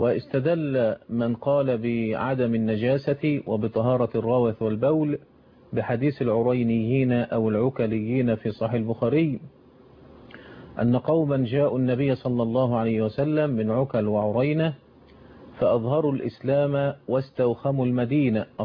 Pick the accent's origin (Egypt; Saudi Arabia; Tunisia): Egypt; عندنا في مصر هنا